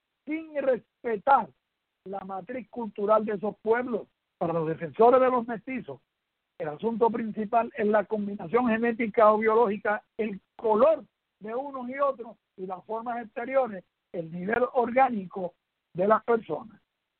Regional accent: Puerto Rico; Somos mestizos, somos puertorriqueños, casus puertorricensis.

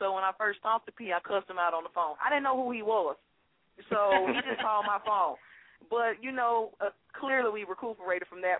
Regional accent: Decatur, Georgia, United States; also born or lived in Atlanta; but I'm from Decatur, Georgia. Born

